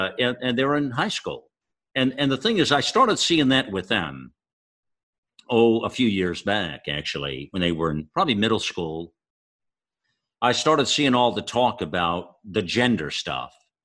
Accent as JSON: {"language": "English", "country": "United States", "said": "Because I was highly offended as a patriot, as an American, as a person who loves everything about this country"}